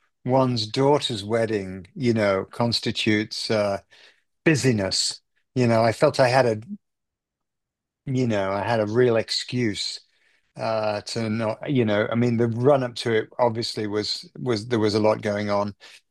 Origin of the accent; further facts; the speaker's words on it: England, United Kingdom; I'm English. I'm not good on public, displays of emotion.